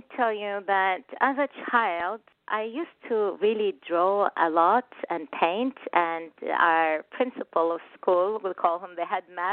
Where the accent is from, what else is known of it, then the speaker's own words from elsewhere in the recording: Oman; also born or lived in Amman, Jordan; So I am originally, I was born in Amman, Jordan, in the Middle East, and through my childhood, I lived in different countries as an adult as well. So I lived in Oman by Dubai, Sultanate of Oman, for 14 years as I was growing up